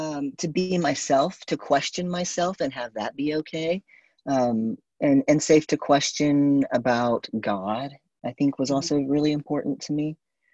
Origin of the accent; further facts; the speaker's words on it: San Antonio, Texas, United States; now in Austin, United States; I grew up in San Antonio, not really going to church at all. I moved to Austin very quickly, right after college.